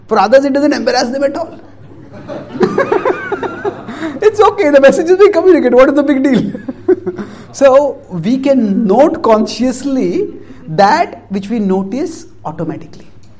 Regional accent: India; English is a second language; And many times Indians are, I'm Indian, but sorry, but Indians sometimes make a massacre of grammar.

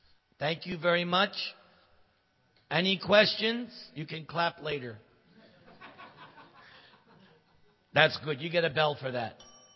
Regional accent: Los Angeles, California, United States; I'm from the Los Angeles area, so I always like to give the example of, there's this one person, Kobe.

